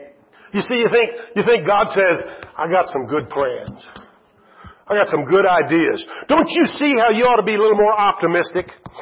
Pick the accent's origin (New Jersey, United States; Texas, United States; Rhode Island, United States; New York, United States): Texas, United States; San Antonio; I'm from San Antonio. We don't get a lot of snow.